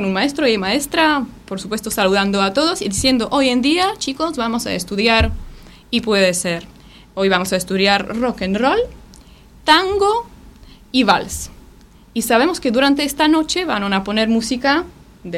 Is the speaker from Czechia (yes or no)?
yes; Slaný, Central Bohemian Region, Czechia; born there; Spanish is a second language; Yo, por ejemplo, nací en una ciudad de 15.000 habitantes, una ciudad chiquita.